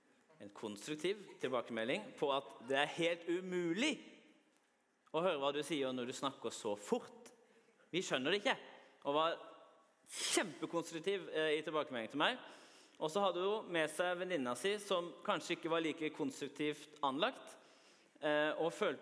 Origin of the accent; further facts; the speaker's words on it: Eastern Norway, Norway; accent: Eastern Norwegian; når både Thomas og jeg snakker østlandsk, litt rask østlandsk.